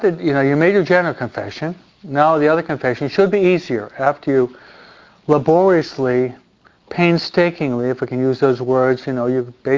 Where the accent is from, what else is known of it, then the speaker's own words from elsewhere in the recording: New York, United States; But I'm a New Yorker. I'm concise and to the point.